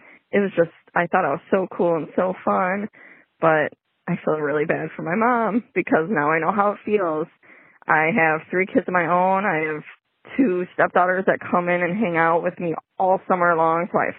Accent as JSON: {"language": "English", "town": "Chicago", "region": "Illinois", "country": "United States", "said": "I'm from Chicago."}